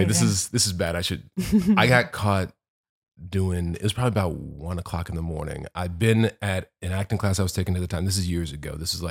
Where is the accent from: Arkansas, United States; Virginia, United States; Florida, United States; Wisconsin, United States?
Virginia, United States; where I grew up in Virginia.